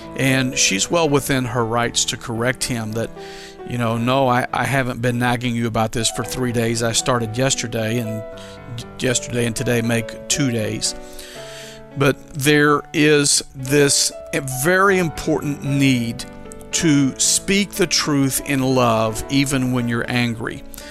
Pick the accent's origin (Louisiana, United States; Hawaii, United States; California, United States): Louisiana, United States; He served in that capacity for all the years that I was raised in Louisiana.